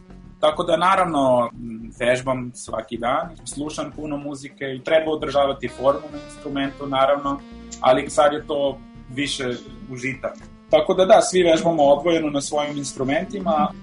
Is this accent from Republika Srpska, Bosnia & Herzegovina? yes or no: no; Sarajevo, Federation of Bosnia and Herzegovina, Bosnia & Herzegovina; jesam iz Balkana i deo svog detinjstva sam proveo isto u Sarajevu, u Bosni